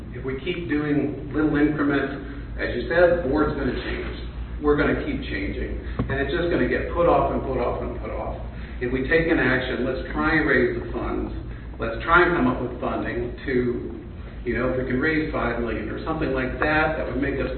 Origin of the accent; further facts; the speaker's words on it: Maryland, United States; now in Hershey, United States; I came from Maryland. I think I talked at the last meeting. Came from Maryland. I paid the same taxes here that I did there. But we love it here in Pennsylvania.